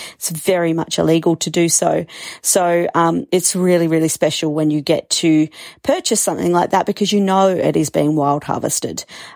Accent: Australia; Everyone's going to be proud of being Australian and of our cultural past and our future and our possibility moving into the future.

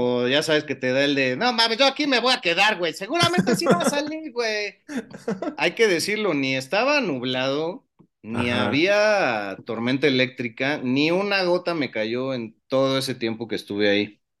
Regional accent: Mexico; Me topé a otros mexicanos

